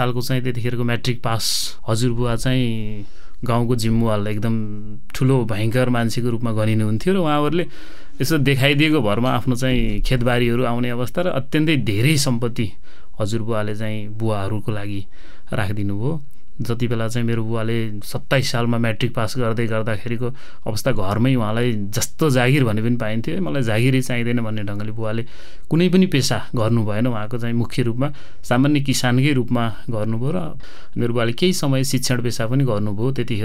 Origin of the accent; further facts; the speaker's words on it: Bulingtar, Gandaki Province, Nepal; also born or lived in Syangja; म पछि 1.5 वर्षकै उमेरमा हामी बसाइँसराईबाट नवलपरासीको बुलिङटार 1 भन्ने ठाउँमा चाहिँ आएर बसाइँसराई भएर मेरो विद्यालय शिक्षा चाहिँ बुलिङटारबाट भएको। खास जन्मस्थान चाहिँ मेरो स्याङ्जा।